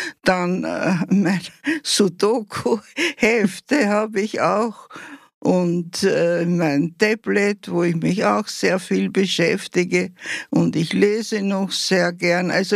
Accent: Scheibbs, Lower Austria, Austria; moved away as an adult; also born or lived in Vienna; now in Wieselburg, Austria; ich wurde geboren in Scheibs und habe auch meine Jugend in Scheibs verbracht. Bis zum Jahr 1956, wie ich dann geheiratet habe, bin ich nach Wien gezogen mit meinem Mann, nicht? Aber ich war immer noch verbunden mit Scheibs und auch mit der ganzen Gegend da.

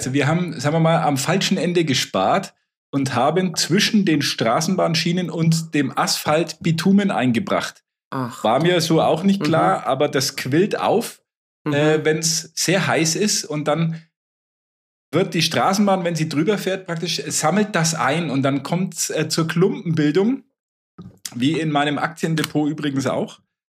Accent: Nuremberg, Bavaria, Germany; zumindest schöner als bei uns in Nürnberg

